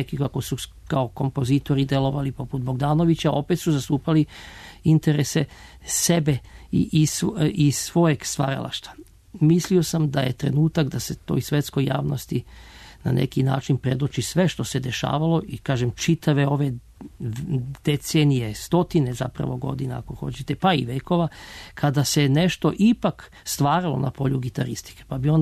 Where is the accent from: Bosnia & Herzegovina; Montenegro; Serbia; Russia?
Serbia; Belgrade; Ja sam prvi Beograđanin koji je upisao gitaru na Zagrebačkoj muzičkoj akademiji